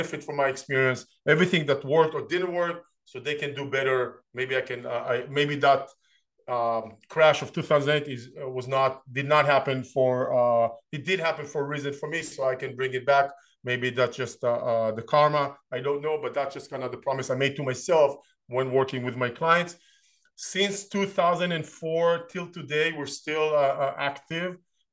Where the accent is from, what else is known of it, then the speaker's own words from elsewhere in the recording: Israel; English is a second language; moved away; Obviously, you know by now, I grew up in Israel. I'm a foreigner to this country. I've been here for 20 years, but I'm still a foreigner.